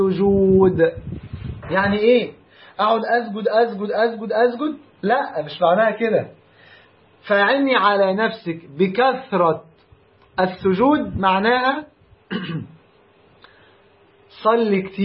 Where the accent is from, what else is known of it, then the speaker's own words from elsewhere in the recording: Egypt; ربنا يحفظ بلدنا مصر ويجعلها أمن وأمان